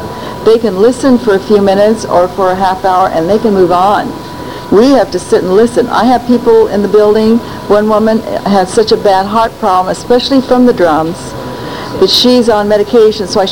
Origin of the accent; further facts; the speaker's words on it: Hawaii, United States; I came from Hawaii, and, I've never seen anything like this before.